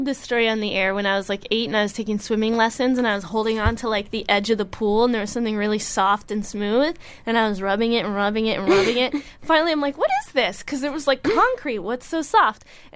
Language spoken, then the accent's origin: English; Miami, Florida, United States; I'm from Miami. They got cockroaches there like crazy.